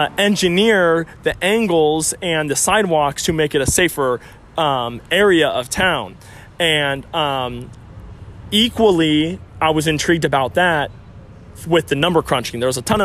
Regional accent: Phoenix, Arizona, United States; now in San Francisco, United States; Phoenix, Arizona, originally.

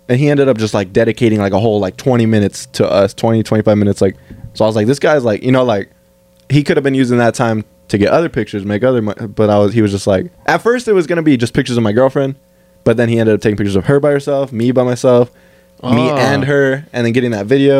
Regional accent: California, United States; he's from the Philippines, and I'm from California

